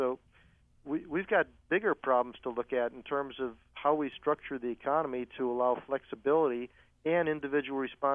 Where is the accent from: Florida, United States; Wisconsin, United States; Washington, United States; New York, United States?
New York, United States; Buffalo; when I grew up in Buffalo, where I worked one summer.